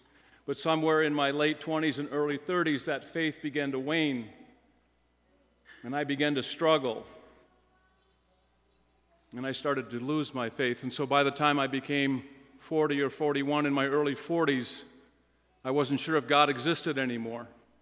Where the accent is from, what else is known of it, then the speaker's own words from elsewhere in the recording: Bismarck, North Dakota, United States; I grew up in Bismarck. I was a attending McCabe United Methodist Church as an 8-year-old.